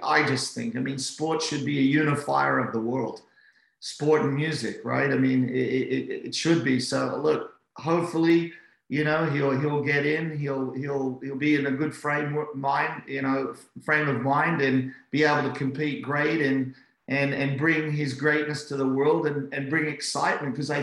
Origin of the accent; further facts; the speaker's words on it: Australia; But what kind of saddened me as an Aussie, right, was, you know, Australia's like one of the friendliest and most welcoming places in the world.